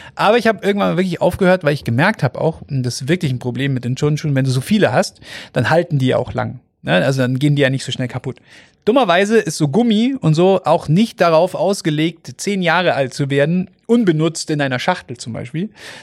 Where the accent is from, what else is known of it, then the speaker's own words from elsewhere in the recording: Augsburg, Bavaria, Germany; man als Augsburger